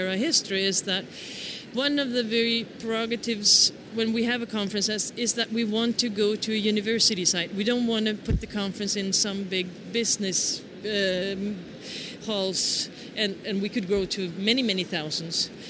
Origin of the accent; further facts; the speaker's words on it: Norway; I'm from Norway.